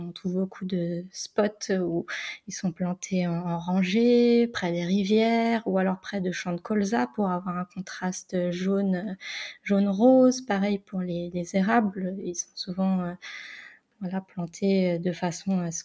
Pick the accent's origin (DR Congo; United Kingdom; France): France; Brittany; en tant que bretonne, moi, c'est vraiment des fleurs qu'on retrouve partout en Bretagne. Donc, c'est quelque chose qui fait appel à mon enfance